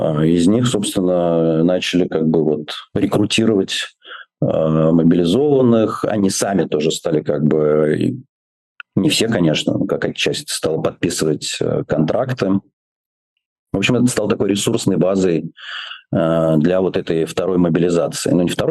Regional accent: Moscow, Russia; Я москвич, я вырос в Москве, я жил в Москве почти 50 лет.

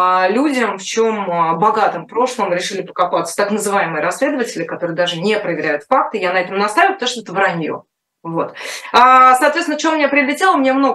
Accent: Moscow, Russia; С удовольствием, это мой родной город.

